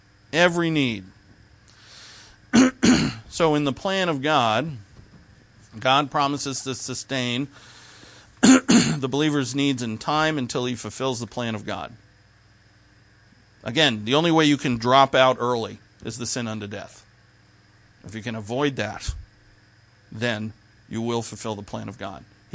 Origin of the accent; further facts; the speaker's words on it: Providence, Rhode Island, United States; born there; I was born in Providence